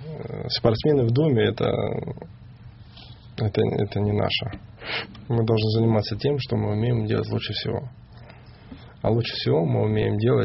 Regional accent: Russia; потому что я россиянин

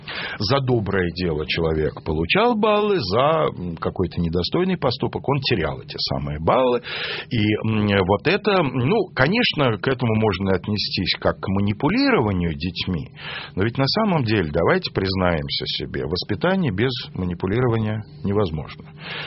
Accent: Moscow, Russia; рос на Усачевке у метро Спортивный, старый Московский район

